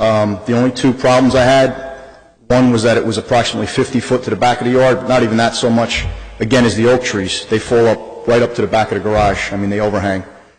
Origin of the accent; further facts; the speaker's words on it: Nutley, New Jersey, United States; born and raised in Nutley, wanted to live in Nutley.